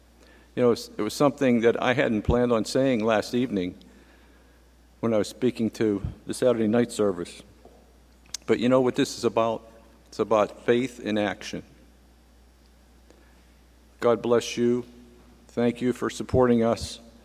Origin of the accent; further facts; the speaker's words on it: Irwin, Pennsylvania, United States; And I said, well, we're from Pittsburgh. Oh, where at in Pittsburgh? I said, well, actually, Irwin.